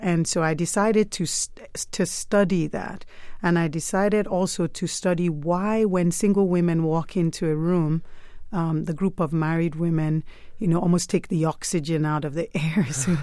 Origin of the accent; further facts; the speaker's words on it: Lagos, Nigeria; moved away as an adult; also born or lived in United States; I was born in Lagos, Nigeria, and I went through high school there, and then I moved to the U.S. and went to college. And years later, I married a Nigerian and moved back to Nigeria.